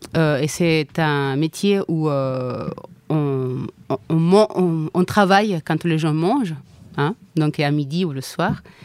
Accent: Chile; French is a second language; moved away as an adult; now in France; Chili. Je suis partie. J'ai pris l'avion et j'ai traversé un continent. Je suis arrivée en France. Je ne parlais pas français.

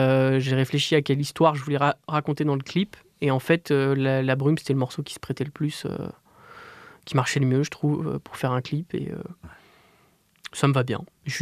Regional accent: Bourgoin-Jallieu, Auvergne-Rhône-Alpes, France; Il gravite beaucoup autour de Bourgoin, de là d'où je viens.

